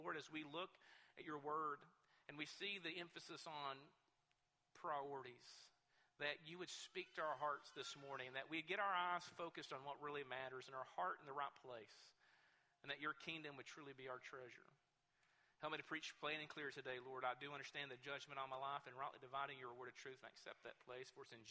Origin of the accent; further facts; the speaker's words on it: Westwood, Kentucky, United States; David Wells is from my hometown. He's from Westwood, Kentucky.